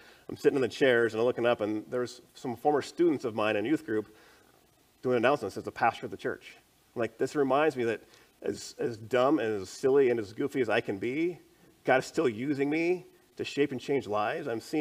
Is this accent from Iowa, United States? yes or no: yes; Iowa, United States; So I'm from Iowa, so I moved out here.